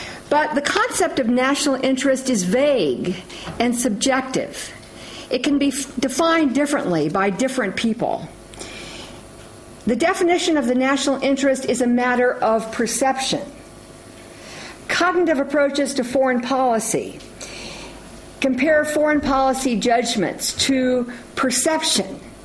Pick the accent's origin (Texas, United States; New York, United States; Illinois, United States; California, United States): California, United States; Los Angeles; because I'm from Los Angeles and we're in the middle of a 5-year drought.